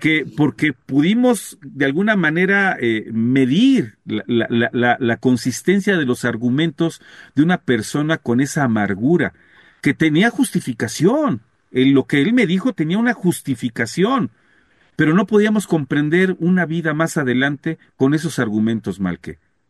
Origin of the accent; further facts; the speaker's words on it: Mexico; Habló en contra de cómo somos los mexicanos